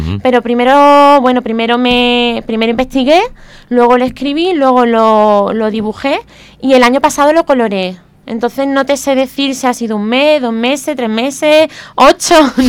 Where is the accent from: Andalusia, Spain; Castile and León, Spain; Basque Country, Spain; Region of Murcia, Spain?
Andalusia, Spain; Vélez-Málaga; born there; mis padres son de Benamargosa los dos. Uh-huh. Lo que pasa es que yo ya nací aquí en Vélez y ellos ya llevan aquí viviendo, pues no sé, 40 años